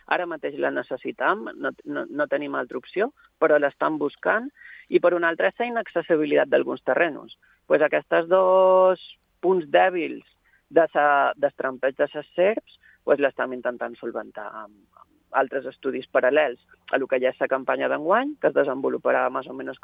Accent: Ibiza, Balearic Islands, Spain; born there; he nascut a Eivissa

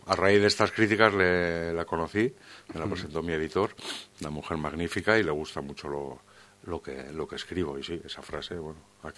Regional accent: Basque Country, Spain; now in Formentera, Spain; De Euskadi me fui por unas cuantas cosas y de Barcelona por el ruido de la ciudad, no lo soporto. Yo siempre he vivido en un pueblo pequeño, digo, bueno, me fui de Euskadi, voy a vivir en una ciudad, voy a conocer cómo es una gran ciudad. He durado 4 años y fuera.

